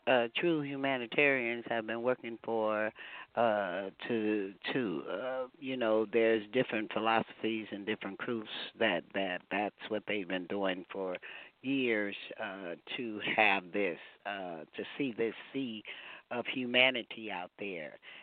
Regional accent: the South, United States; growing up in the South, you grow up a little bit different.

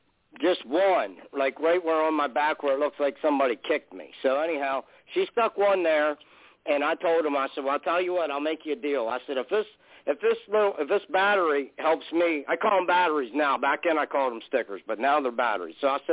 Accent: Spring Run, Pennsylvania, United States; A friend of mine that lived here in my hometown in Spring Run, Pennsylvania

